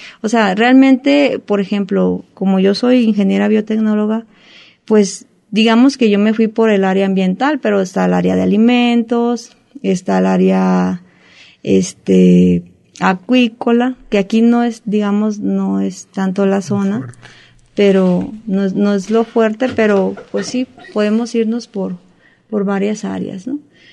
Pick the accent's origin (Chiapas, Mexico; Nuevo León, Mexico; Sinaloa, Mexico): Sinaloa, Mexico; moved away as an adult; also born or lived in Sonora; yo que soy de Sinaloa, porque realmente soy de Sinaloa, me fui a estudiar a Sonora y allá me quedé por un tiempo.